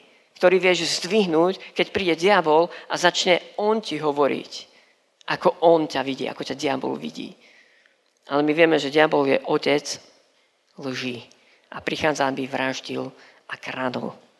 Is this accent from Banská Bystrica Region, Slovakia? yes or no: yes; Banská Bystrica Region, Slovakia; Vyrastal som blízko Lučenca.